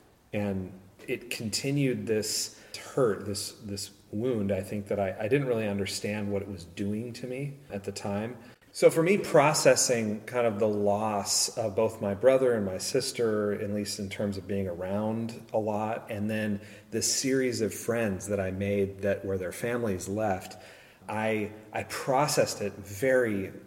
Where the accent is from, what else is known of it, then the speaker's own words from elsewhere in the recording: San Luis Obispo, California, United States; I grew up in San Luis Obispo. I grew up in a home right over on Jeffrey Street, which was interesting because … I live on Jeffrey Street